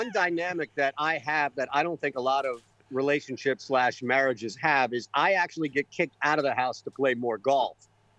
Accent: Connecticut, United States; also born or lived in City Island, Bronx, New York; Well, I was born in City Island in the Bronx, and then my dad stayed in Pelham, which is Westchester, Bronx, and my mom moved to Southern Connecticut when I was, I don't know, 8 or so.

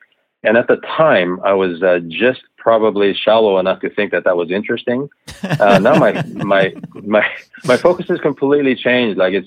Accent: Japan; boy from Saskatchewan that ended up in Japan, married my mother, who is Japanese. And so I grew up in Japan, going to Japanese school, raised in a small kind of a fishing village on the Japan seaside of Honshu, the main island.

